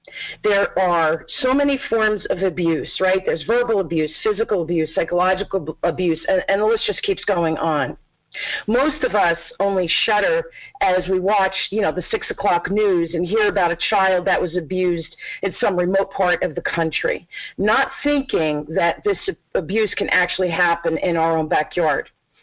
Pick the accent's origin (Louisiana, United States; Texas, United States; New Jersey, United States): New Jersey, United States; I'm a Jersey girl.